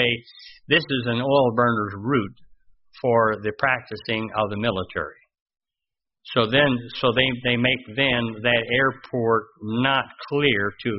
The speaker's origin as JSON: {"language": "English", "region": "Texas", "country": "United States", "said": "since I'm a Texan from Texas, it really made an impression in my mind"}